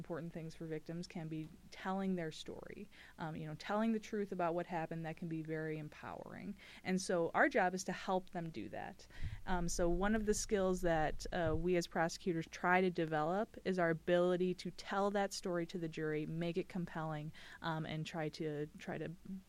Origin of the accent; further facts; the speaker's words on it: Wisconsin, United States; This being my hometown, I was definitely hoping to be able to stay in Kenosha County.